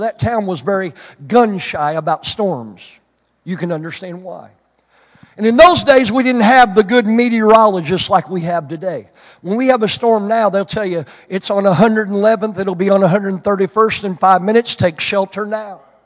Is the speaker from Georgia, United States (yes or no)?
no; Oklahoma, United States; Listen, I grew up in Western Oklahoma. Where I grew up, everything was wheat farms, gas, and oil.